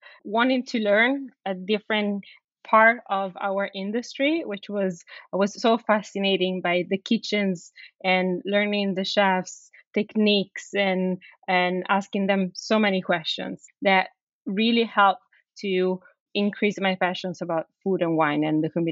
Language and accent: English; Tuscany, Italy; I grew up in Chianti Classico.